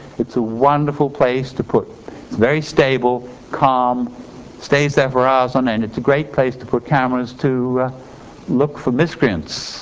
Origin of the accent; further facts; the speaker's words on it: England, United Kingdom; I was brought up in England.